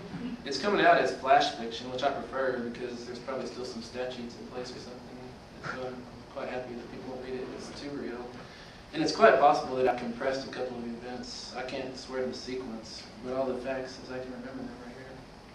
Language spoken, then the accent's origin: English; Midland, Texas, United States; my hometown is Midland, just south of here